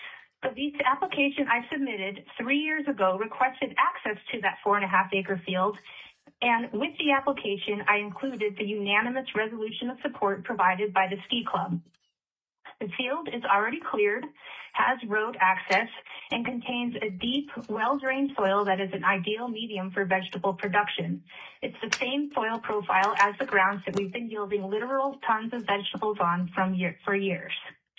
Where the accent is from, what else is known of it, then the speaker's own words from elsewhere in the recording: Alaska, United States; I was born and raised in Alaska and have been farming here for over two decades.